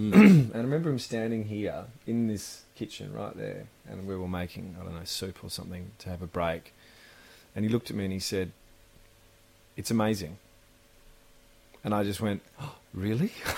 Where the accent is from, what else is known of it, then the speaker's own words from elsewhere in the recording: Australia; moved away as an adult; now in London, United Kingdom; I moved here for work, to spend time with Dad, for the adventure, all that sort of stuff as you do as an Aussie going to London.